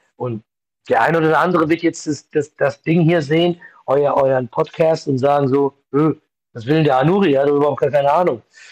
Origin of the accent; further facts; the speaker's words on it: Frankfurt, Hesse, Germany; Aber ich bin ja als Jugendlicher in Frankfurt-Griesheim aufgewachsen und das hat mich geprägt.